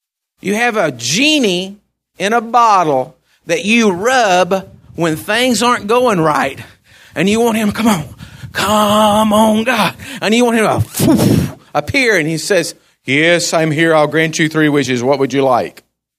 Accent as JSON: {"language": "English", "region": "Texas", "country": "United States", "said": "So around here, I believe that we have difficulties in having relationships because we're all from Texas and we're all the Lone Star State"}